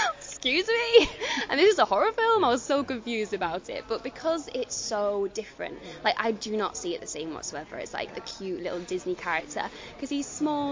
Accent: Manchester, North West England, United Kingdom; I'm from Manchester myself, so we're not like seaside country, so we not country, town, city.

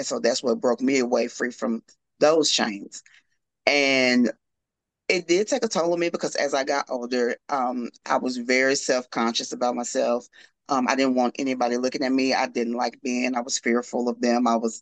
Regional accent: Corsicana, Texas, United States; I'm from Corsicana, Texas. It's like an hour or so from Dallas.

